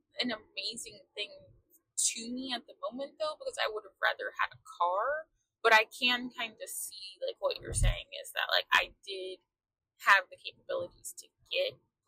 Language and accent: English; Carrollton, Texas, United States; Yes, but no one knows where Carrollton is, so I always say I'm from Dallas.